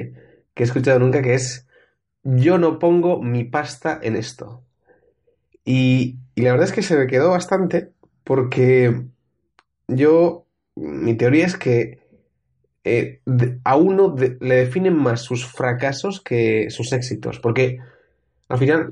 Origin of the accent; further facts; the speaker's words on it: San Sebastián, Basque Country, Spain; Yo soy de San Sebastián, pero me voy a pasar por Madrid